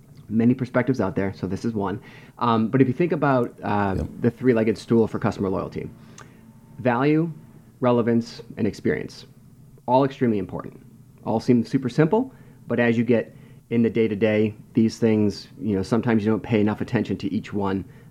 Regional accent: Washington, District of Columbia, United States; I'm from the Washington, D.C. area, and I'm an avid traveler.

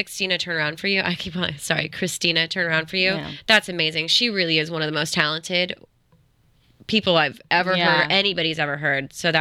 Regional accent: Ireland; Yeah, I'm Irish, so they like if I'm in the sun a lot

